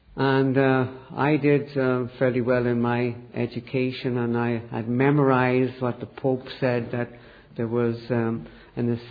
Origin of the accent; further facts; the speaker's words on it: Dublin, Leinster, Ireland; I grew up in Dublin, Ireland, a very devout Catholic family where we prayed the rosary and did all the Catholic things, and I was trained by the Jesuits.